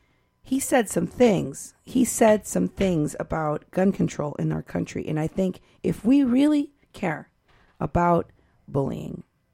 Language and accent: English; Iowa, United States; I grew up in Iowa where there's a lot of guns.